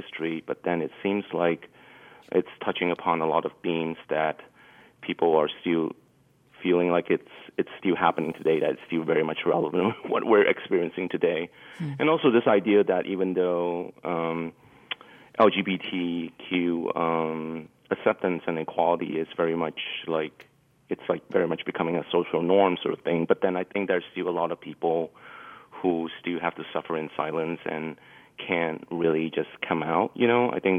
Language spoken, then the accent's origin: English; Malaysia; I was 10 years old in the year of 1985, and I was born and raised in Malaysia